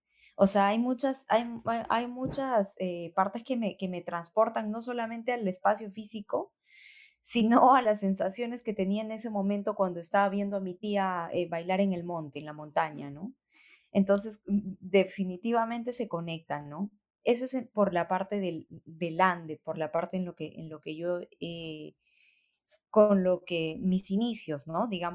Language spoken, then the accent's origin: Spanish; Lima, Peru; also born or lived in Cajamarca; Nací en la casa de mis abuelos y he crecido entre Cajamarca y un poco de mi infancia en Cajamarca. Y a partir de los 7 años aproximadamente es que vivo en Lima, Perú